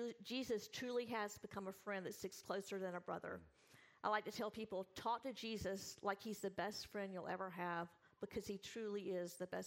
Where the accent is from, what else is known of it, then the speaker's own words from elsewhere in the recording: the South, United States; I'm from the South, and that's what we all do.